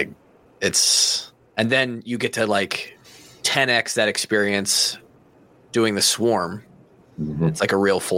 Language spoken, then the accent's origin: English; Marshalltown, Iowa, United States; I grew up in Marshalltown. So, you know, an hour west of Cedar Rapids.